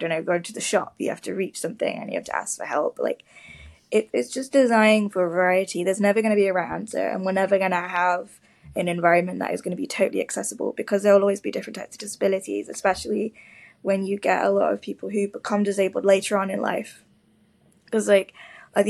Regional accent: Manchester, North West England, United Kingdom; I'm from Manchester originally

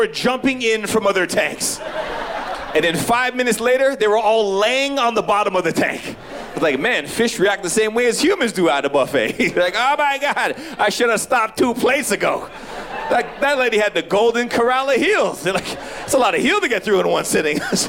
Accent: Toronto, Ontario, Canada; So I'm originally from Canada, Toronto.

